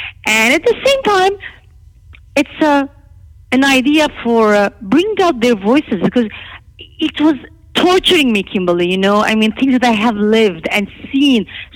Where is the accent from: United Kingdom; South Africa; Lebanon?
Lebanon; now in Canada; I was born and I was raised in Lebanon, and I'm Armenian.